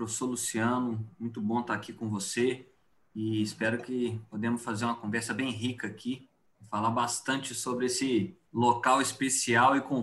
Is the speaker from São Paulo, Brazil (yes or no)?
no; Minas Gerais, Brazil; now in Cuiabá, Brazil; Eu sou mineiro do sul de Minas, né? Hoje estou aqui em Cuiabá fazendo meu doutorado